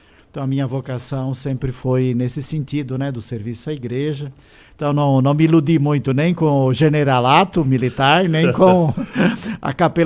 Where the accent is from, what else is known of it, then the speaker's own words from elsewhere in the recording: Forquilhinha, Santa Catarina, Brazil; Então, eu sou natural da Sanga do Engenho, hoje município de Forquilinha.